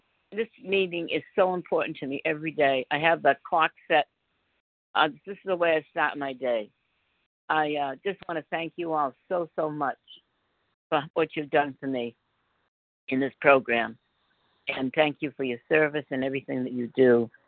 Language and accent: English; North Carolina, United States; And I'm from North Carolina.